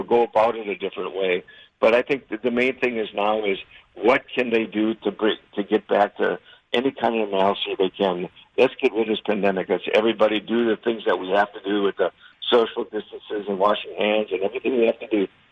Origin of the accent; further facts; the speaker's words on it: Wisconsin, United States; really honored about that opportunity that I was born and raised in Wisconsin and got to play there my career.